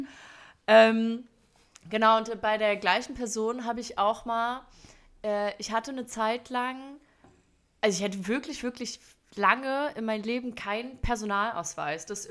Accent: Berlin, Germany; ich komme aus Berlin

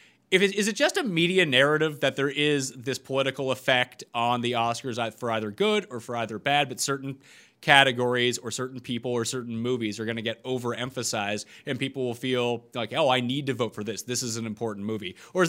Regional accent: Canada; I mean, being an outsider in all of this, not being American, Canadian, so it hits a little bit differently.

